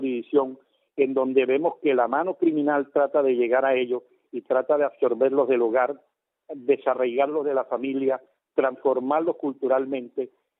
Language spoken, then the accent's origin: Spanish; Barranquilla, Atlántico, Colombia; como barranquillero y como costeño